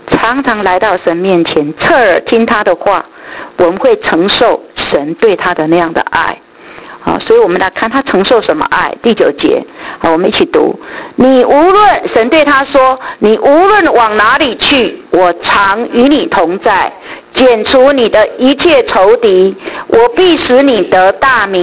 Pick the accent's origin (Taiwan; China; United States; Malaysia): China; 有点我们中国人讲的势如破竹